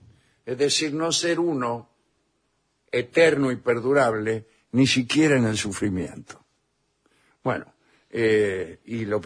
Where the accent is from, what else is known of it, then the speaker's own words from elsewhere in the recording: Rosario, Santa Fe, Argentina; de Rosario.